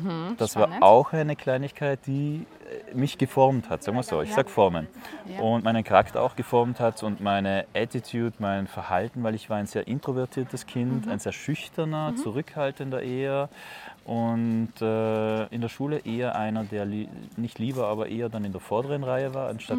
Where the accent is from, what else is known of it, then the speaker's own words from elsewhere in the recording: Bolzano, Trentino-Alto Adige, Italy; Ich bin ja in der Stadt aufgewachsen, in der Landeshauptstadt in Bozen, bin aber zeitgleich eben auch am Land wegen des Bauernhofs vom Vater, wo ein Weinbauernhof ist